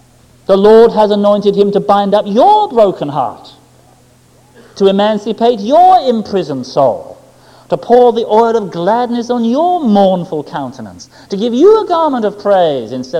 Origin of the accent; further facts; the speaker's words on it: England, United Kingdom; As an Englishman, I find that difficult. Why wasn't the Messiah born in London, eh?